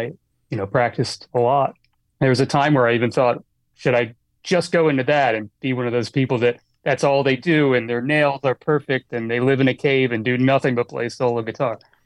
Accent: Annapolis, Maryland, United States; I grew up in Annapolis, Maryland.

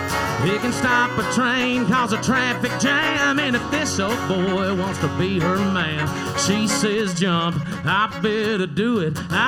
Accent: Leesburg, Georgia, United States; I'm from Leesburg, Georgia.

